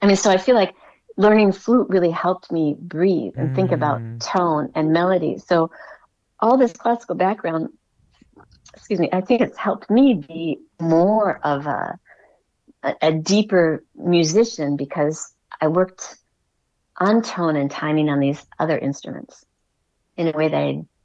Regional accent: Minnesota, United States; there was almost nobody to teach me that either when I grew up in Minnesota.

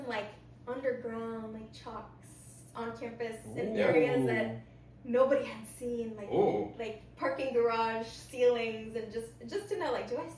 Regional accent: Las Vegas, Nevada, United States; now in New York, United States; It was cold outside. I'm from Las Vegas, so like the cold weather is not for me. And now being here in New York

